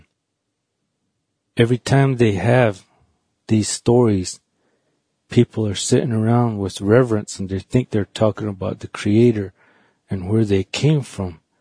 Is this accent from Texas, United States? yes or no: no; Winslow, Arizona, United States; born there; I live in northeastern Arizona on the Navajo Reservation. I'm a Navajo. I was born in Winslow, Arizona, and I'm 40 years old.